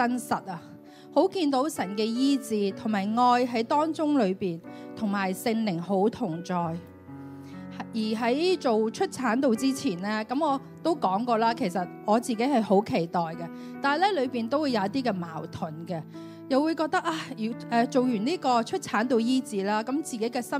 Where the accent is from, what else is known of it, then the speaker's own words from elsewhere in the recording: China; born there; 因為呢我出生在中國大陸一個的小漁村